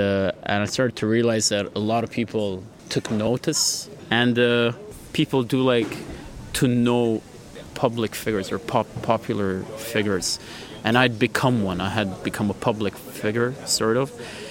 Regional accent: Jerusalem, Jerusalem District, Israel; I'm an Armenian born and bred in Jerusalem, specifically in the Armenian Quarter.

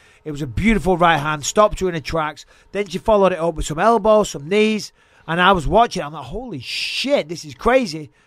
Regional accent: England, United Kingdom; I'm English, right? I speak English.

